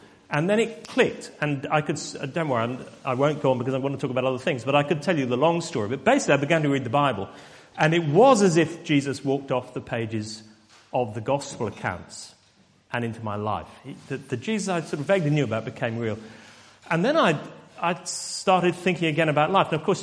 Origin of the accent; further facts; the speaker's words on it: Basingstoke, South East England, United Kingdom; But I was brought up near Basingstoke in Hampshire.